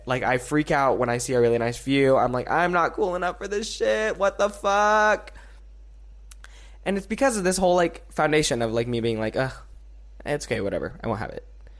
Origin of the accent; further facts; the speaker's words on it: San Francisco, California, United States; also born or lived in Princeton; I was born in Princeton, New Jersey, but I was raised in San Francisco. And raised in San Francisco, I mean, I lived in a garage in San Francisco.